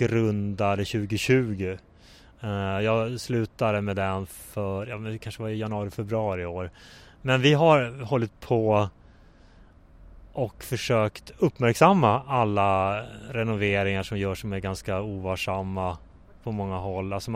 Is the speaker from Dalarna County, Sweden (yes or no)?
no; Norrbotten County, Sweden; Alltså, jag är ju uppvuxen och född och släkten har bott på en liten gård, eller på en gård i en liten by utanför, mitt mellan Piteå och Luleå. Och där växte jag upp och bodde i drygt 20 år